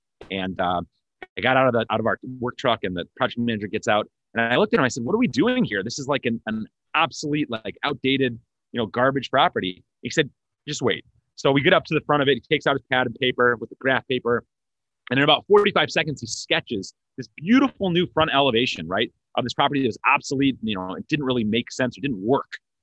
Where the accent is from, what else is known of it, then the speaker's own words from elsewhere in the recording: Detroit, Michigan, United States; Yeah, so I'm from Detroit, Michigan. I was born in Detroit, Michigan. I'm actually first generation American.